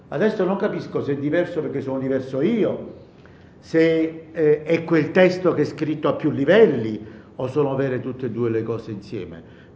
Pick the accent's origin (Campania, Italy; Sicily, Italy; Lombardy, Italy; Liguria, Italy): Campania, Italy; Naples; essendo io napoletano la cosa mi colpiva